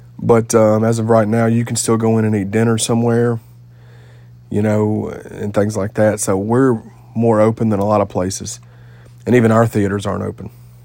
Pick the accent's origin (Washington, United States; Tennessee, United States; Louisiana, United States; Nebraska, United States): Tennessee, United States; you constantly get told and asked where you're from. Your accent's awesome. Where are you from? And then, of course, you tell them Nashville area. I'm about 40 minutes from Nashville, but it's just easier to say that.